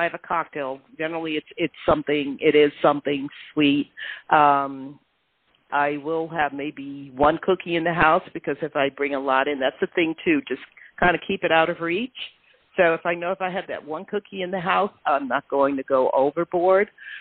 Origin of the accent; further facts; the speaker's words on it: United States; That's my heritage. I am Jamaican.